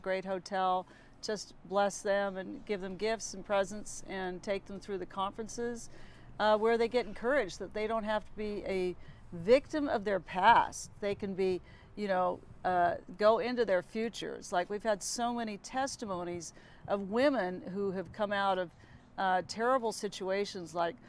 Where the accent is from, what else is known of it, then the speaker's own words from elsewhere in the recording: Santa Barbara, California, United States; I'm from Santa Barbara, but I went over to Las Vegas as a reporter and joined a church there and met my husband there and got married there and came back to Santa Barbara.